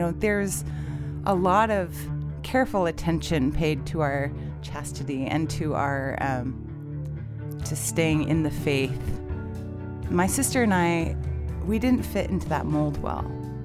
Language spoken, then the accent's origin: English; Bellevue, Washington, United States; I grew up in Bellevue. I went to Bellevue Christian.